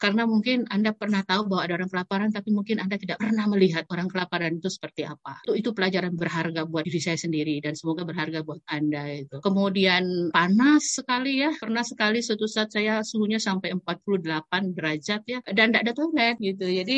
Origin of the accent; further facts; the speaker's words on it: Indonesia; saya dari Indonesia